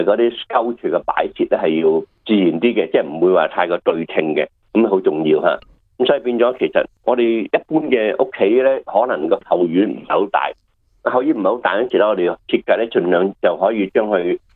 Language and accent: Cantonese; China